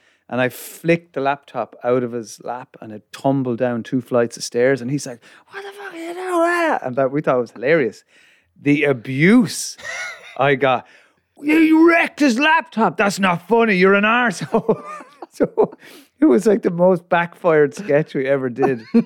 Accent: Limerick, Munster, Ireland; I'm from Limerick, County Limerick. Not the sticks of Limerick, but about 5 miles outside the city centre. So countryside, though.

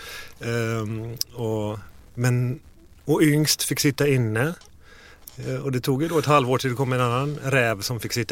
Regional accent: Falkenberg, Halland County, Sweden; Västkusten, Falkenberg.

